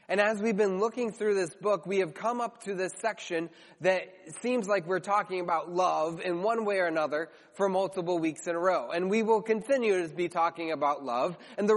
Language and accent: English; Chicago, Illinois, United States; when we moved up here, being born and raised in Chicago, one of the things that surprised me the most was how nice Packers fans are.